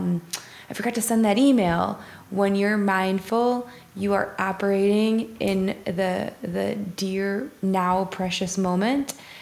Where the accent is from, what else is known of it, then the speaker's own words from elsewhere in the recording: Michigan, United States; But I grew up just outside of Detroit, in the suburbs of Detroit, to blue-collar parents.